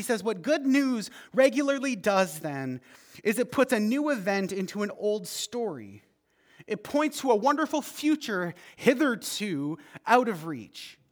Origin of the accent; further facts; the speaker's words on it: Canada; I'm Canadian